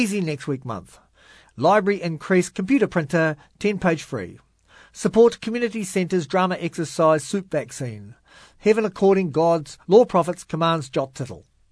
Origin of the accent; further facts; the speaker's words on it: Wellington, New Zealand; Born and raised in Island Bay, I'm proud of my Italian heritage and lifelong ties to Wellington's Southern Ward. … have contributed to the city's seafood industry for generations.